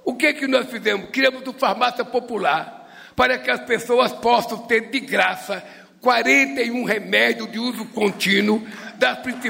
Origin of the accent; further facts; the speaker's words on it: São Paulo, Brazil; also born or lived in Pernambuco; Quando eu vim de Pernambuco para São Paulo, em 1952, eu tinha apenas 7 anos de idade. Eu fui morar numa rua chamada Albino de Moraes, na Vila Carioca.